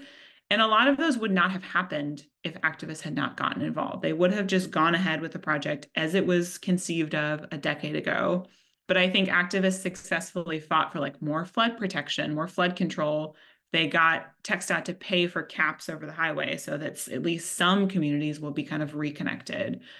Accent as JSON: {"language": "English", "town": "Los Angeles", "region": "California", "country": "United States", "tie": "born or raised there", "said": "I grew up in Los Angeles. My entire life has been wrapped in highways."}